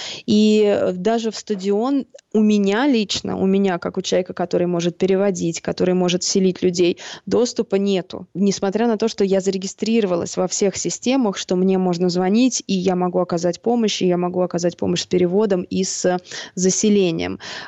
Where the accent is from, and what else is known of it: Moscow, Russia; now in Budapest, Hungary